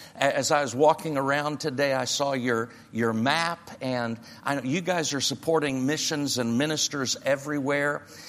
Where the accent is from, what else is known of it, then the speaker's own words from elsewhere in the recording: Indiana, United States; We're from, no, not Boston. We're from Indiana.